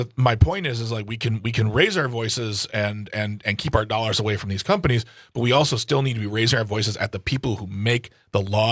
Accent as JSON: {"language": "English", "country": "United States", "said": "Because I'm an American living in this country too, and I don't own a giant boat."}